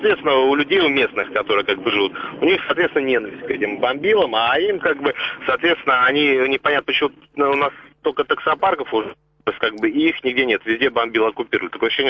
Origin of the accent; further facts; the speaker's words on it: Moscow, Russia; все, я думаю, как и я, москвичи, относимся к ним негативно.